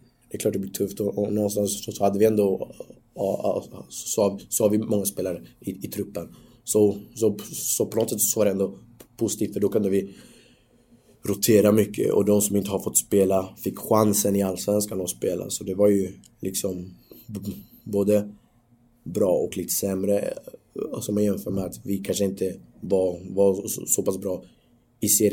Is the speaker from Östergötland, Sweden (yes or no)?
yes; Norrköping, Östergötland, Sweden; Jag är från Norrköping, det är min stad.